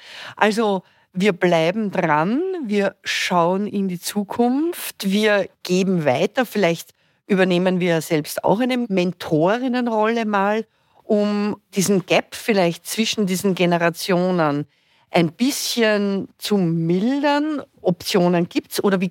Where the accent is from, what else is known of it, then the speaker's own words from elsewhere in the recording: Vienna, Austria; Ich bin eine Wienerin, die schon nach Kärnten fährt.